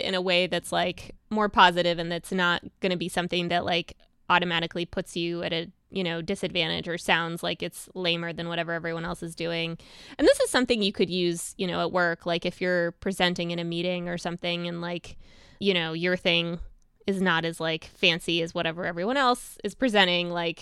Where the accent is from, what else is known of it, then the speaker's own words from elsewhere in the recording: Texas, United States; So it's not that I grew up in Texas and everything was challenging and difficult because I didn't fit in.